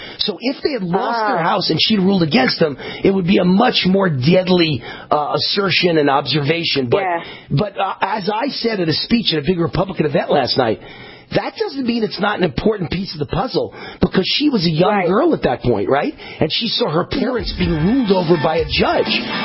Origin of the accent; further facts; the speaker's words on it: New York, United States; I come from Westchester County, New York, where she was